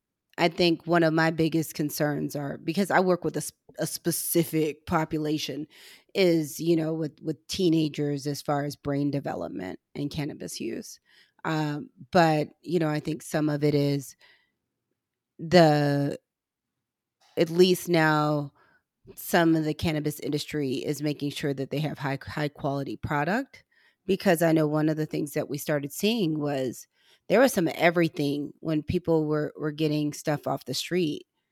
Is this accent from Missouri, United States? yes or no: yes; Missouri, United States; And I'm from Missouri, so we didn't grow cannabis in our backyard, but where my mother's from in rural Missouri, they grew a lot of cannabis